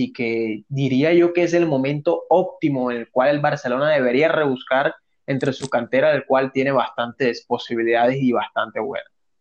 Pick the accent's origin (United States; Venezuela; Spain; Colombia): Colombia; Ya muchos saben de que nosotros somos colombianos.